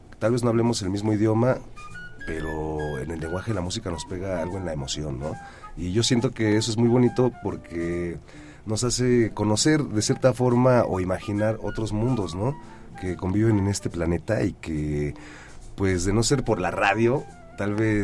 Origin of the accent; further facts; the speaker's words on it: Mexico City, Mexico; yo sí, pues también nacido y criado en la Portales.